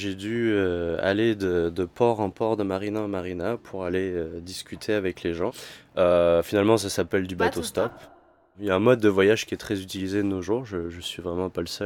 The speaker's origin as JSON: {"language": "French", "town": "Saint-Malo", "region": "Brittany", "country": "France", "said": "Je viens de la Bretagne, de Saint-Malo."}